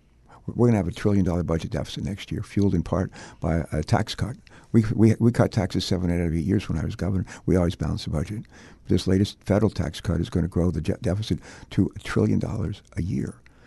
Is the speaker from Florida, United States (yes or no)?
no; Danville, Virginia, United States; and I were born in West Virginia, coal mining town, not a lot of money, deep faith, hard work. But we grew up in Danville, Virginia, right on the North Carolina border.